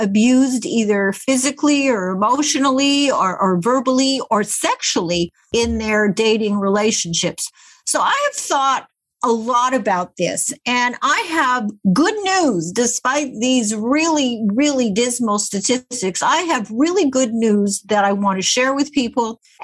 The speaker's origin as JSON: {"language": "English", "town": "Winnipeg", "region": "Manitoba", "country": "Canada", "tie": "born or raised there", "said": "when I was a little girl growing up in Winnipeg"}